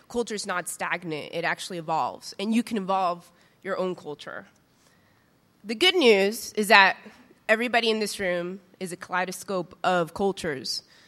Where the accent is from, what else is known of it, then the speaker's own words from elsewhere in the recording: Bronx, New York, United States; also born or lived in Yonkers; I'm a native New Yorker. I grew up in the Bronx and Yonkers.